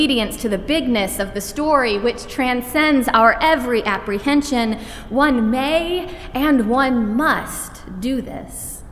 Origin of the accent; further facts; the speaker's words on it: Michigan, United States; I come from Michigan, where the fizzy drink that's often served in a can is called pop